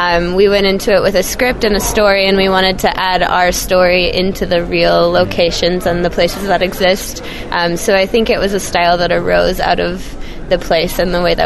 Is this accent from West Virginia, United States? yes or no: no; Montana, United States; a film that I shot in my hometown in a small town in Montana